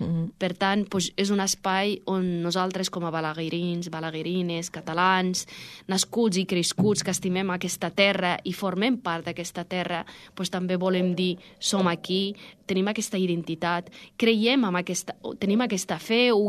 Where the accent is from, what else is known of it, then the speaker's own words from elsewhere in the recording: Morocco; nosaltres, pues, que som del Marroc, pues, sempre podem portar algo bonic, cultural, que no és religiós